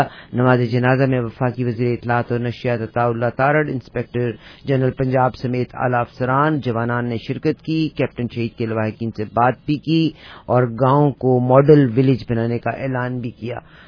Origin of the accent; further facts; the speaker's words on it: Pakistan; moved away; میں اور مظفر پاکستان سے آئے تھے, یہاں پہ آئے, الحمدللہ وی ورکڈ ہارڈ, دن اور رات کام کیا